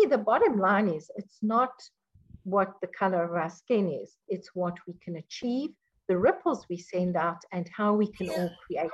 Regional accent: South Africa; born there; No, I am South African. I am an English-speaking South African. My grandmother was Afrikaans.

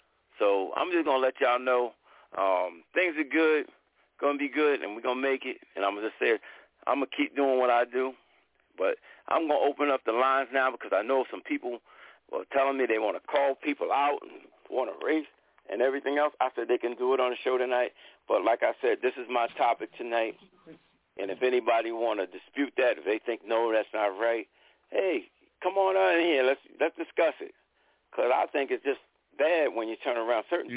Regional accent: New York, United States; even though I'm from New York, Long Island, it don't matter

